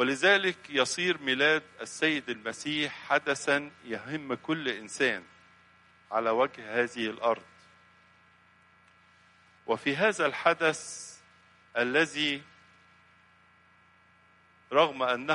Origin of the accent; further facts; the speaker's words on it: Egypt; والتقويم الشرقي عندنا في مصر يقوم على السنة المصرية القديمة